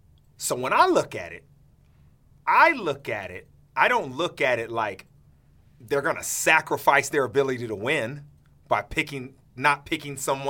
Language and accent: English; Long Beach, California, United States; We're both from Long Beach, California.